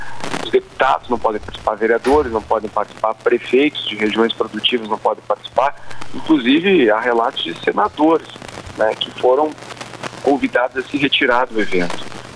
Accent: Sentinela do Sul, Rio Grande do Sul, Brazil; also born or lived in Itapes; Eu sou natural do município de Itapes, mas cresci, minha vida toda foi construída em Sentinela do Sul.

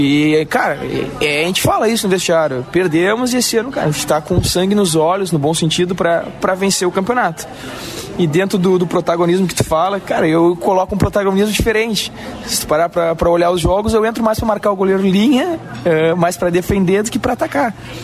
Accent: Rio Grande, Rio Grande do Sul, Brazil; now in Pelotas, Brazil; Eu sou natural de Rio Grande, eu estudei em Rio Grande, morei lá até 18, 19, 20 anos, acho que foi. Minha mãe mora lá ainda, e vim estudar aqui, fazer educação física na UFPEL

